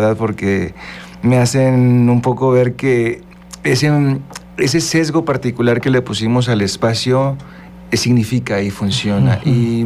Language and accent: Spanish; Guerrero, Mexico; also born or lived in Sonora; Pues yo nací en Sonora, pero tuve la fortuna de criarme en Guerrero.